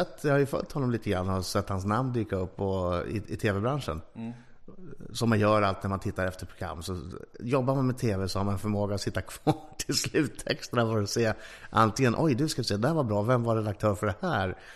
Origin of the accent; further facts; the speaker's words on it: Karlstad, Värmland, Sweden; also born or lived in Tullinge / Sollefteå; now in Stockholm, Sweden; Nej, jag är född i Karlstad. Och sen flyttade vi till Tullinge när jag var 1. Sen flyttade vi till Sollefteå när jag var 6. Och sen flyttade vi tillbaka till Karlstad när jag var 12.